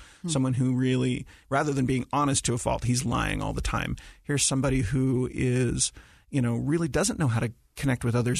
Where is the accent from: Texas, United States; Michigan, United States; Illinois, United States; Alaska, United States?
Alaska, United States; Kodiak; if other people from this island knew it, I was from Kodiak.